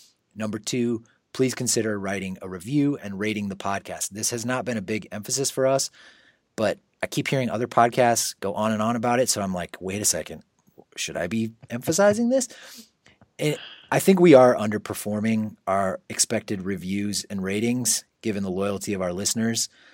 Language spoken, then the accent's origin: English; Iowa, United States; It may have been like broken down regionally or something, because you know we both grew up in Eastern Iowa.